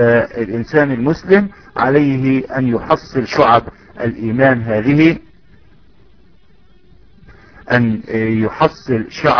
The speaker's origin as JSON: {"language": "Arabic", "country": "Egypt", "said": "كما نقول نحن في عندنا في مصر حاجة و70 شعبة"}